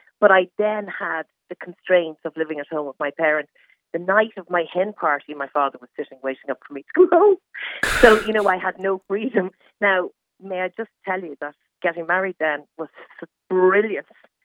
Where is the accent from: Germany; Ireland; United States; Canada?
Ireland; Dublin, Leinster; I stayed at home until like the day of my wedding. I was brought up in Dublin and I worked in Dublin, but I wasn't allowed to move out.